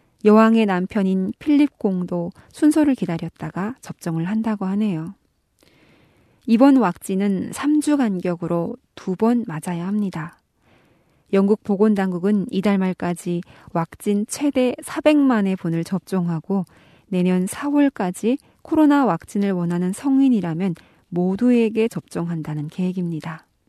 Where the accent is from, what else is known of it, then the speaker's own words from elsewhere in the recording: North Korea; 지금까지 저는 탈북민 방송원